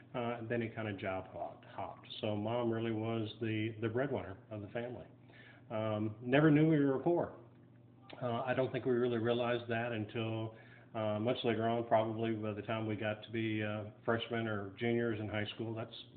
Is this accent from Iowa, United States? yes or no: no; McKenzie, Tennessee, United States; We grew up in McKenzie, Tennessee.